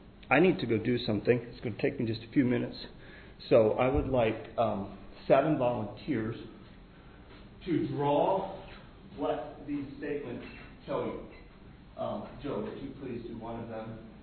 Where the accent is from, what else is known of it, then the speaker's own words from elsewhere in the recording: Greece; English is a second language; I'm from Greece. Sorry, but my English is not the best. I grew up with my parents in the mountains of Greece. Very rocky there.